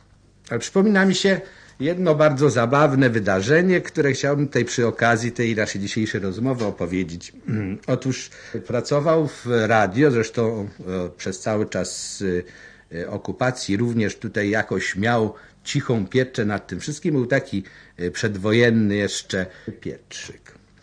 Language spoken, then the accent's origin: Polish; Łódź, Łódź Voivodeship, Poland; znaczy ja wiedział o tym, że jestem łodzianinem